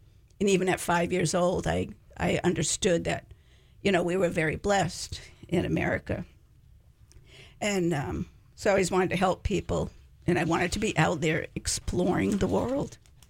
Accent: Holliston, Massachusetts, United States; So I was born and raised in Holliston, Massachusetts, a tiny little town located about 25 miles outside of Boston.

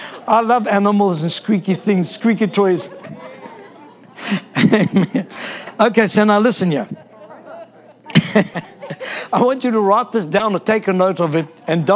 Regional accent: South Africa; I'm South African, so you've got to give me some slack, okay?

